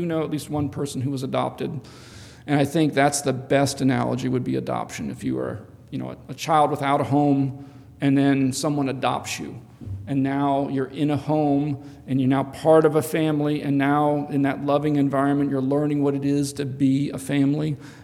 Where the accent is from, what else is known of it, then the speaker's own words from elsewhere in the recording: Carlisle, United States; I realize in Carlisle, I come from Carlisle, the marching band's big in Carlisle.